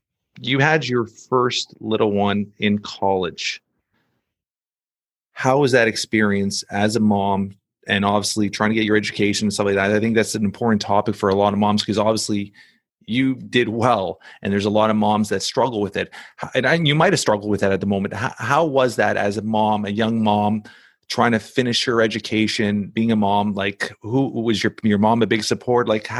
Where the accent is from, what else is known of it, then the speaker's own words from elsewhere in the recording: Toronto, Ontario, Canada; I grew up in Toronto